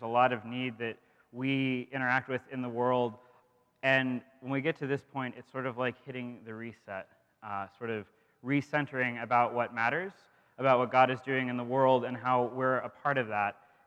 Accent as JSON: {"language": "English", "region": "Oregon", "country": "United States", "tie": "born or raised there", "said": "So I've shared with some of you that I grew up in the Pacific Northwest, specifically in Oregon, and there's a certain culture in Oregon that I was a part of."}